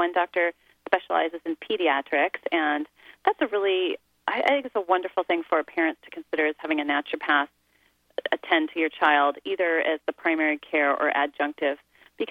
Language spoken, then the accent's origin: English; Gig Harbor, Washington, United States; it's the same view I had as I grew up, growing up in Gig Harbor, where we always had a garden, and we grew up, you know, kind of the country back then